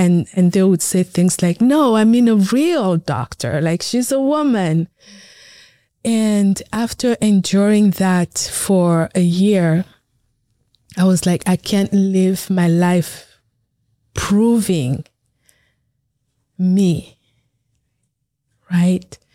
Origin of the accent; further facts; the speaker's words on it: Cameroon; born there; So I was born in Cameroon, Africa, and it's a beautiful country.